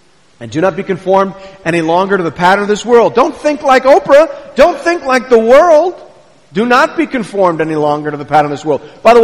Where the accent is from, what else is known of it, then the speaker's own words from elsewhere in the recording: Canada; Do I believe that because I'm Canadian?